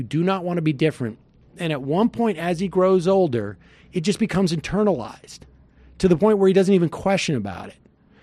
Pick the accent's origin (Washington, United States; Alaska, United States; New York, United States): New York, United States; also born or lived in Seoul, South Korea; My first name is German. My last name is Italian. And I was born in Seoul, South Korea. I'm adopted. I grew up in a very rough part of upstate New York